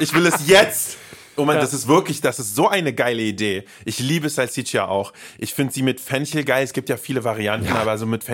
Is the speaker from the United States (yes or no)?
no; Bern, Switzerland; Aber im Supermarkt habe ich das als Berner gesehen.